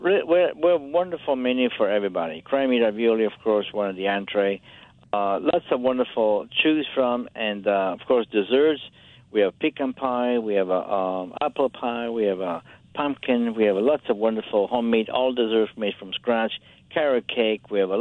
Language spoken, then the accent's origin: English; Italy; I grew up in Italy, as you know, with like opera.